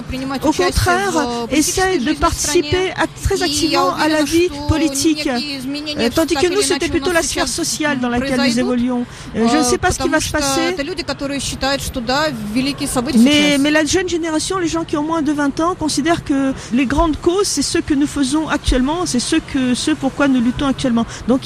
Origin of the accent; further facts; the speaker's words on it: Ulyanovsk, Ulyanovsk Oblast, Russia; Je voulais aussi montrer Ulianovsk tel qu'il est aujourd'hui. Là, c'est peut-être un peu ma nostalgie aussi, parce que c'est ma ville